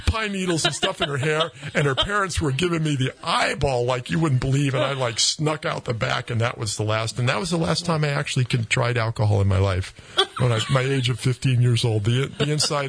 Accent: Connecticut, United States; moved away as an adult; also born or lived in Maryland; And so I grew up in Connecticut. I moved from there to Maryland, and I started going to the University of Maryland.

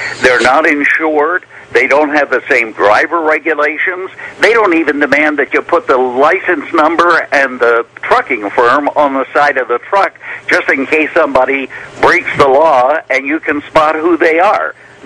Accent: Ireland; Hey, listen, I'm Irish. I know green.

